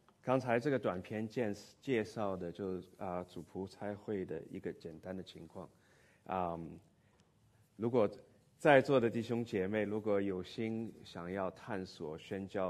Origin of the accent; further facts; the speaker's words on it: Shanghai, China; born there; 我在上海出生差不多30年了，出来很长时间